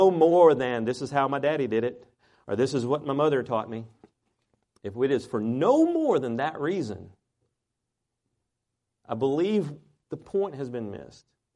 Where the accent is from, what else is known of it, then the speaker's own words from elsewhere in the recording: Tennessee, United States; born there; I'm a Tennessean. I'm a Tennessean because I was born here.